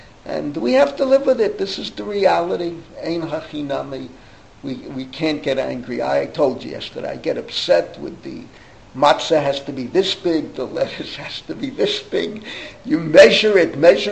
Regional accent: New York City, New York, United States; I grew up in the Bronx.

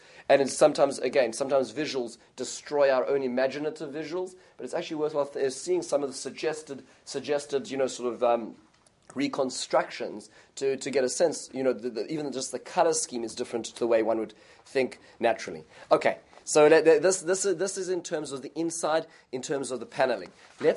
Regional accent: Johannesburg, Gauteng, South Africa; when I grew up in South Africa, and the city I grew up is called Johannesburg.

